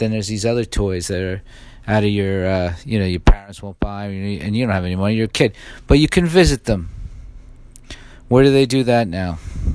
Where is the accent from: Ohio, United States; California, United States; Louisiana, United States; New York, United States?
New York, United States; I was in Texas. Some dude's like, where are you from? Like, I'm from New York.